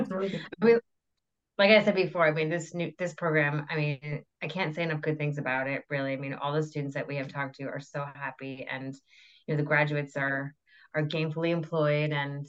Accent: Connecticut, United States; I'm from Connecticut. That's why I asked you that question.

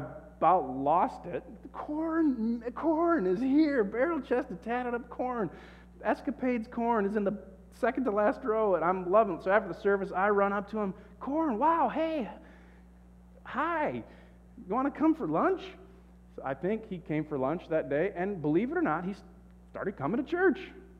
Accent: Michigan, United States; So I grew up in West Michigan.

